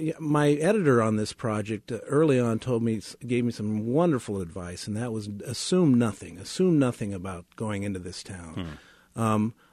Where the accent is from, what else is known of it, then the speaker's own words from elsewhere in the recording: Des Moines, Iowa, United States; My own father actually went. I grew up in Des Moines.